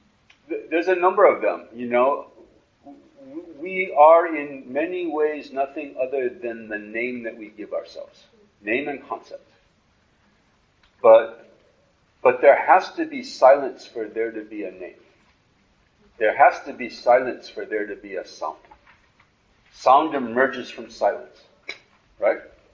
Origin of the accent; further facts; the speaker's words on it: Australia; I'm an Australian.